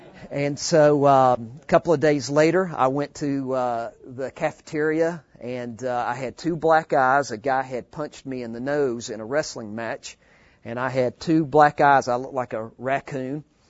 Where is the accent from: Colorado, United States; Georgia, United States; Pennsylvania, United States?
Georgia, United States; Gainesville; I grew up in Gainesville, Georgia. A lot of people think that I grew up in New Jersey when they hear me talk. They hear the accent and get that confused, but I'm a Georgia boy.